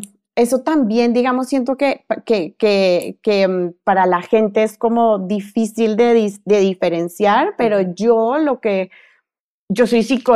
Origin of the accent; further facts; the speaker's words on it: Colombia; moved away as an adult; now in Mexico; yo, como sabes, soy colombiana